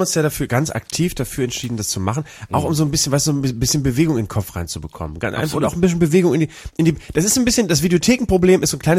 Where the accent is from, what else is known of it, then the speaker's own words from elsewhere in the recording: Hamburg, Germany; Hamburg ist meine Heimat